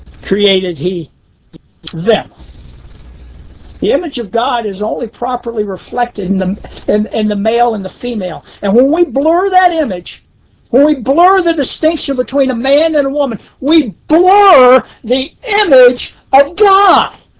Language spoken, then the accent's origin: English; Scotland, United Kingdom; I'm Scottish. I would maybe feel funny in a kilt